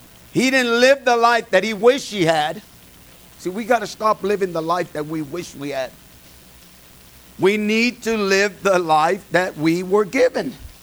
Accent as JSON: {"language": "English", "region": "California", "country": "United States", "tie": "born or raised there", "also_born_or_lived": "Mexico", "said": "I was born in Mexico. That's where I was born. I was born in my house. That's where I was born. I was raised in California."}